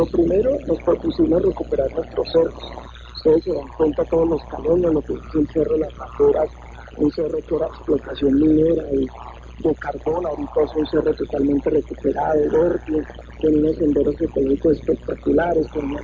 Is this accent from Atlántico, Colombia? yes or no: no; Cali, Valle del Cauca, Colombia; Yo soy caleño, amo mi ciudad.